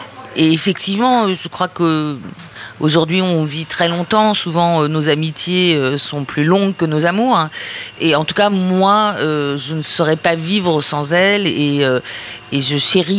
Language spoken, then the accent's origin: French; Sarcelles, Île-de-France, France; je vivais dans le mauvais cinquième, mais surtout, je venais de Sarcelles, donc d'une banlieue du Nord, moderne, enfin construite à la va-vite, quand il fallait accueillir les immigrés pour construire les immeubles